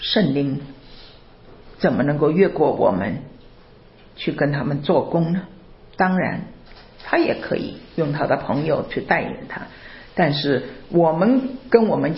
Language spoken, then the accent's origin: Chinese; China; 神给我们中国人特别相同的语言，相同的文化，相同的背景